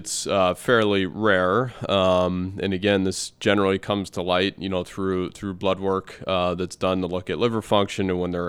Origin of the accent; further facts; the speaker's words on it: Erie, Pennsylvania, United States; I'm from Erie, and like I said, I wanted to come back to work with, you know, with my hometown.